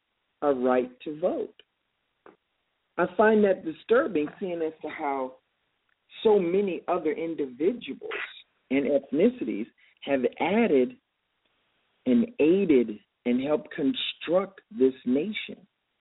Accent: United States; I'm American. When I go to, if I go to France or Montreal or Mexico, they don't say, oh, there's a black guy. No. They go, oh, there's Americans.

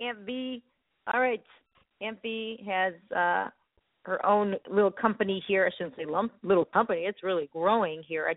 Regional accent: Chicago, Illinois, United States; I'm from Chicago.

